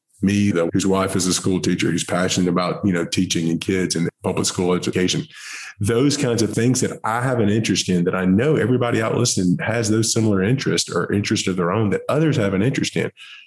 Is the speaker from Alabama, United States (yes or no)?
yes; Alabama, United States; Yes, I grew up here in Alabama, moved around to various towns here as I was younger, and really ended up the majority of my childhood grew up in a small rural town in West Alabama.